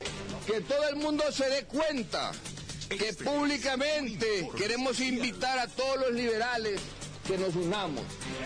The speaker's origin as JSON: {"language": "Spanish", "country": "Honduras", "said": "que podamos transitar de la mano como hermanos hondureños y hermanos liberales"}